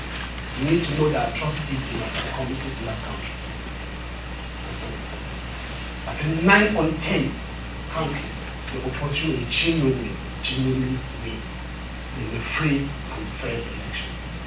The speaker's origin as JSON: {"language": "English", "country": "Cameroon", "said": "I'm an atheist. I am from Cameroon."}